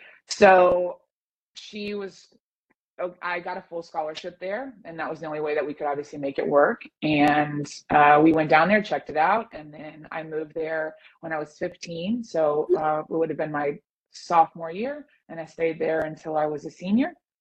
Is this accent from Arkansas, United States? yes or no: yes; Little Rock, Arkansas, United States; So I was from Arkansas, I was from Little Rock, and then so this didn't seem too far away.